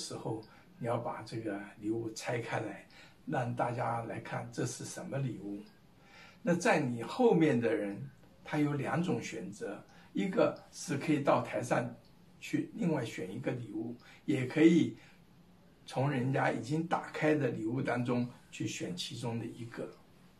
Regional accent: Fuqing, Fujian, China; 我小的时候住在福建的福清，福清是靠海，所以每一次一听说日本人要进城，吓得大家就赶快找地方躲起来。

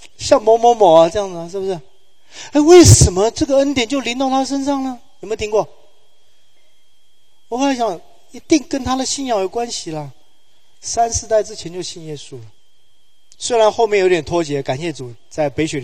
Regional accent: Taiwan; 我是从台湾来的，

